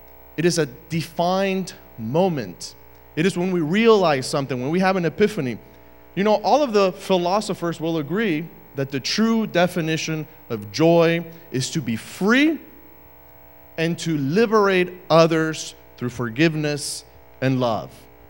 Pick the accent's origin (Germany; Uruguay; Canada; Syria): Uruguay; also born or lived in Argentina; now in United States; I was born in Argentina. My parents were studying there at the Adventist University. And I grew up in Uruguay, where my parents are from. So that's my second citizenship. And of course, my third citizenship is here, the U.S., where in the year 2006, I became a U.S. citizen